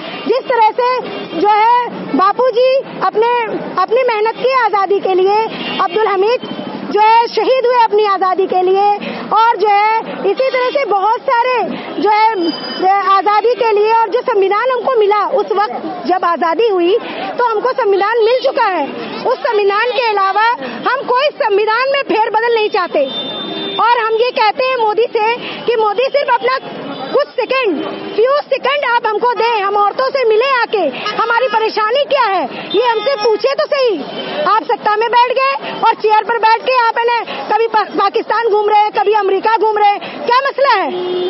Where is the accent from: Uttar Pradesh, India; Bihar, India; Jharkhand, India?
Bihar, India; Munger; और मैं मुंगेर की रहने वाली हूँ